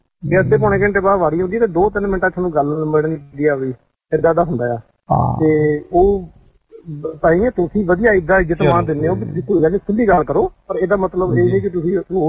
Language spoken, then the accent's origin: Punjabi; Punjab, India; ਕਿਉਂਕਿ ਮੇਰਾ ਏਰੀਆ ਮਾਲਵਾ ਆ ਤੇ ਮੈਂ ਮਾਲਵੇ ਪੈਦਾ ਹੋਇਆ ਤੇ ਵਿਆਹ ਮੇਰੇ ਭਾਗੋ ਰਹੀਆਂ ਹੋਇਆ ਤੇ ਉਹ ਮਿਕਸ ਜਿਹਾ ਹੋ ਜਾਂਦਾ ਉਹ ਭਾਗੋ ਰਹੀਆਂ ਦੁਆਬੇ ਚ ਆਉਂਦਾ